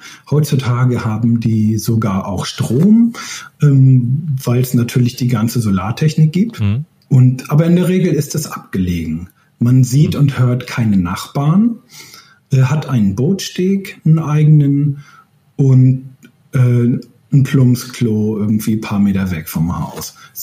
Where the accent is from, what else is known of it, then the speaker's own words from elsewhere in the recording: Northern Germany, Germany; now in Finland; Ich komme ja aus Norddeutschland, habe zuletzt in Lübeck, in der Lübecker Bucht gelebt.